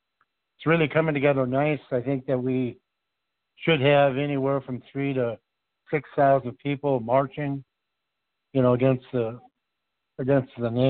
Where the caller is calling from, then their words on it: Minneapolis, Minnesota, United States; I'm calling from Minneapolis.